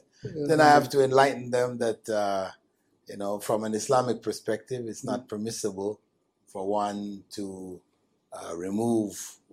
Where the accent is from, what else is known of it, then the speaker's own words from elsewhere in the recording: Canada; So I grew up in Canada without being really aware of that.